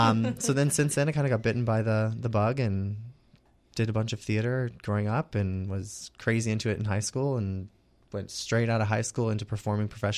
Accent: Alberta, Canada; now in Houston, United States; I'm originally from Canada, actually.

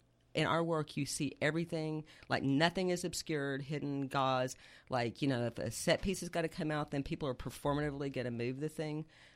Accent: Abilene, Texas, United States; Well, I'll just say that I'm an Air Force child, so... I think let's just say that I went to high school in Abilene, Texas, and I had one of those Mr. Holland Opus drama teachers who changed my life.

